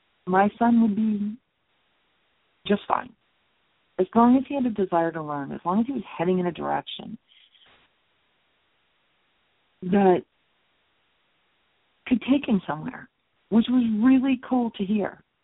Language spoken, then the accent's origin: English; Ohio, United States; One in my home state of Ohio